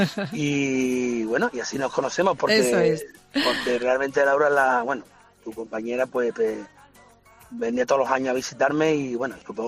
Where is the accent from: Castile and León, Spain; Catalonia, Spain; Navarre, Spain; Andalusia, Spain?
Andalusia, Spain; Seville; Hombre, siendo sevillano, pues tú sabes, siempre es un plus importante